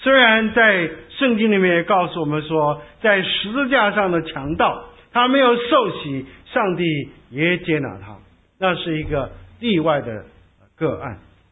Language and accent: Chinese; China; 有的时候我们中国人说柔能克刚